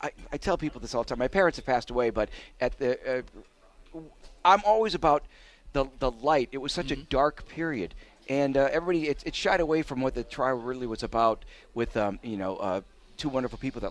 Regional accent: Milwaukee, Wisconsin, United States; now in Philadelphia, United States; I'm originally from Milwaukee, and I'm a passionate sports fan with Packers, Brewers, and the Bucks.

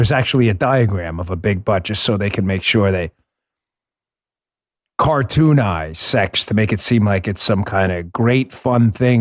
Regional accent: New York, United States; I'm a New Yorker. I grew up in New York. I know Nassau, Suffolk County, and Queens and the five boroughs well.

